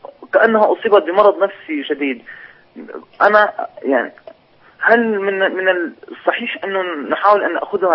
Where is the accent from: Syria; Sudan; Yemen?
Syria; أنا من سوريا.